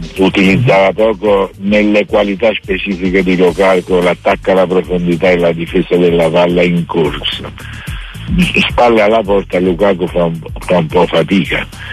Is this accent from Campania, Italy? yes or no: yes; Salerno, Campania, Italy; perché siamo di Salerno tutti e due